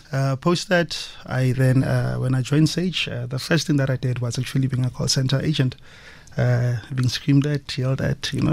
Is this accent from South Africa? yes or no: yes; Tembisa, Gauteng, South Africa; Mm-hmm. I'm a boy from Tembisa.